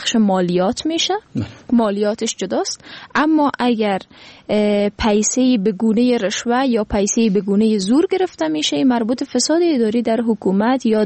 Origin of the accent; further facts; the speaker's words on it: Afghanistan; من به عنوان یک فرد، به عنوان یک افغان